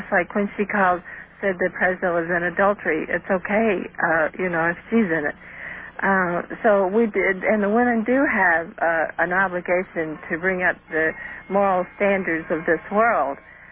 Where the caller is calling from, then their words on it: Michigan City, Indiana, United States; Michigan City, Indiana.